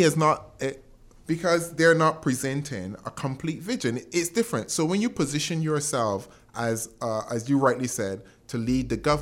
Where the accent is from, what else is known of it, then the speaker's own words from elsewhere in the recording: St. Lucia; Of course I got roots in St. Lucie. I'm from Boswell.